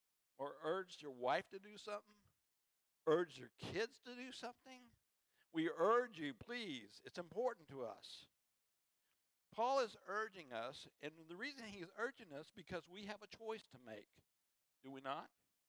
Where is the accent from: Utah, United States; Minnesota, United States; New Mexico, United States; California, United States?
New Mexico, United States; I would take people to Glorieta, New Mexico, and I'm from New Mexico